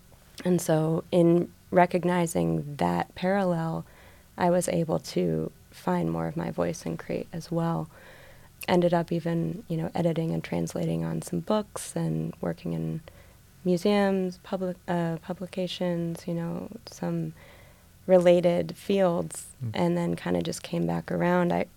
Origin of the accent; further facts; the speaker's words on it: Midwest, United States; I think that maybe there was some nuance with being a Midwesterner that people didn't fully pick up on.